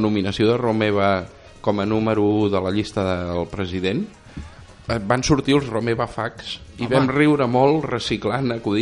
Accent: Catalonia, Spain; I a més, com a bons catalans, n'estem enamorats.

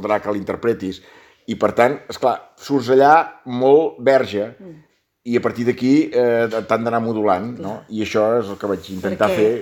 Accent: Arbúcies, Catalonia, Spain; per Arbúcies, que és el meu poble

